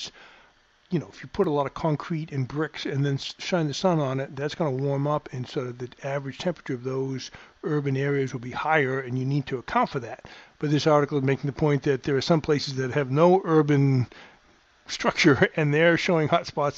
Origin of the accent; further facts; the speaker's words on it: Massachusetts, United States; I mean, to switch back to the Massachusetts, I mean, I grew up near Rhode Island